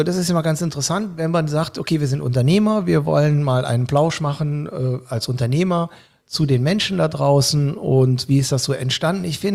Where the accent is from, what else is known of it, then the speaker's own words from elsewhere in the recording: Cologne, North Rhine-Westphalia, Germany; Und die sind damals von Königsberg, wie meine große Mutter immer Königsberg gesagt hat, ne? Geflüchtet und sind dann in Köln gelandet, Gott sei Dank, somit bin ich Kölner geworden, was mich heute noch stolz macht.